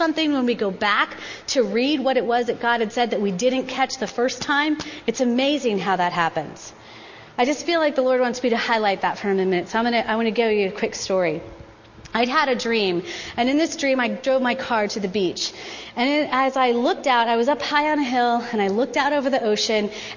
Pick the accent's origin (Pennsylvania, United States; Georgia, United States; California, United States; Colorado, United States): Colorado, United States; I'm from Colorado. I grew up in Colorado. I love Denver.